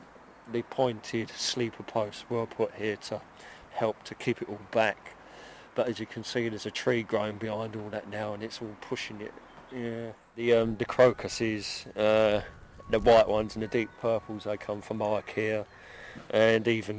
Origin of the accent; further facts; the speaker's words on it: Addiscombe, London, United Kingdom; I grew up in Addiscombe, and I lived in Addiscombe for well over 20 years. And I went to Woodside School.